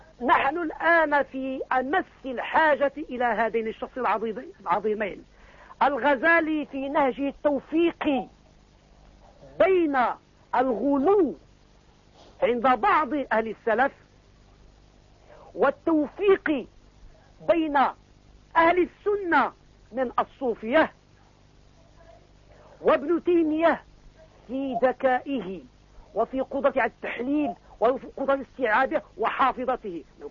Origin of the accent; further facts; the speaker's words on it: Casablanca, Casablanca-Settat, Morocco; لا أنا بيضاوي المولد والمنشأ، ولكن الأصل من صحراء ورزازات.